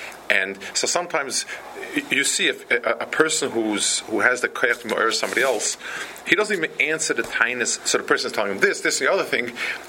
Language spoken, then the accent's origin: English; Lakewood, New Jersey, United States; when I was growing up in Lakewood, there were maybe about 100 people.